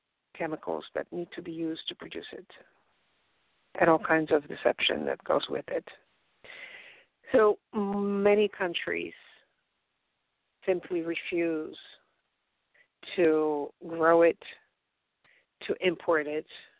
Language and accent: English; Poland; English is a second language; Well, I'm from Poland.